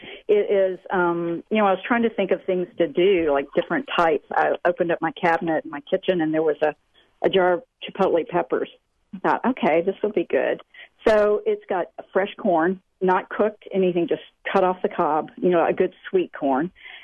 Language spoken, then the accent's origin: English; the South, United States; Well, I grew up in the South, and there was no meal in the summer from about May till October that did not have potato salad in it.